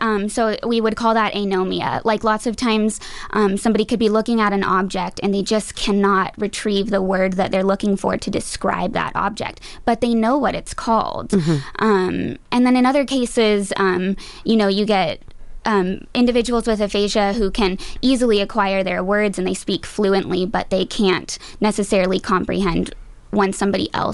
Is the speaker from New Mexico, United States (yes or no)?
yes; New Mexico, United States; Yes, I am from New Mexico.